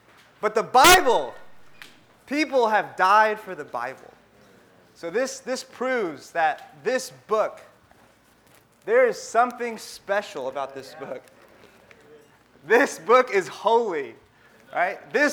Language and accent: English; West Coast, United States; now in Boston, United States; just a little bit about myself. I grew up on the West Coast pretty much all my life. And some people call the West Coast Best Coast, but I don't know. I've moved to Boston about 5 years ago.